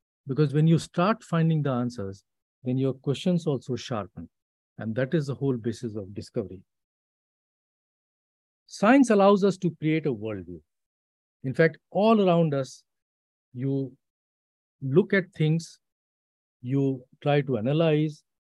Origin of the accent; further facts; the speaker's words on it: Lucknow, Uttar Pradesh, India; I was born and raised in Lucknow, and I was very inspired by steam engines.